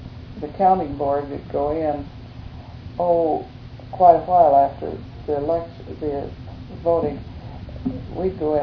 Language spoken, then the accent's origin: English; Fruitdale, United States; Well, we grew up together in Fruitdale.